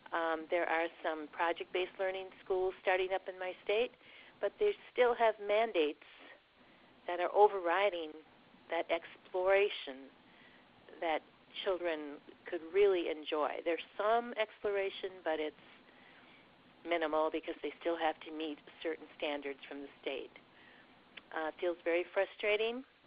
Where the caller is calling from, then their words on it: Wisconsin, United States; Hi, I'm calling from Wisconsin.